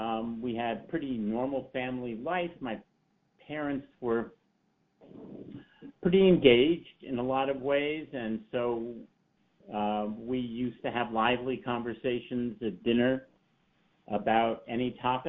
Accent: Scarsdale, New York, United States; I grew up in a suburb of New York. I grew up in Scarsdale, New York.

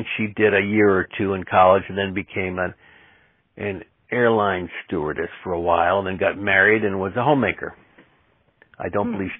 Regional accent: Woodbridge, Connecticut, United States; so I grew up in Woodbridge, Connecticut, yes.

